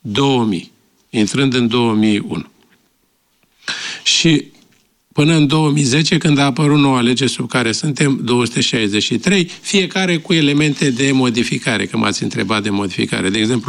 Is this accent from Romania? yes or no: yes; Bucharest, Romania; Însă și eu am crescut în București, în Colentina, la casă.